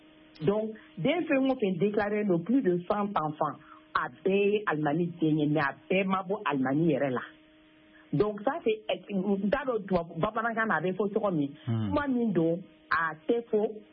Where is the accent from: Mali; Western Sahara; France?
Mali; born there; Bon, moi d'abord, je suis vraiment une malienne. Je suis une malienne, née au Mali.